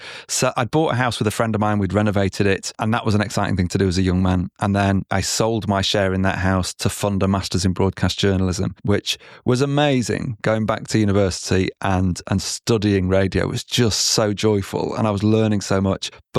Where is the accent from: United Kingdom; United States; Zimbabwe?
United Kingdom; Manchester, North West England; And it was a job that I really enjoyed in my hometown of Manchester.